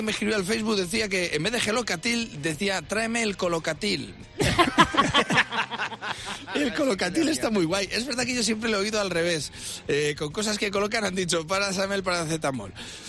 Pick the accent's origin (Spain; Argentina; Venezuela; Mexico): Spain; Castile; Ya se lo digo yo, que soy de Castilla.